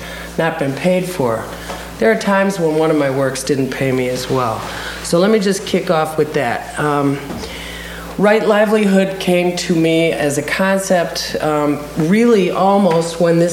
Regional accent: Chicago, Illinois, United States; I come from Chicago. It is a very multicultural place, and multiracial as well.

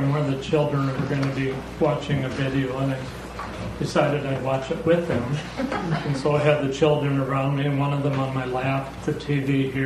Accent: Whidbey Island, Washington, United States; from Whidbey Island, and one of the five presenters in our living liturgy

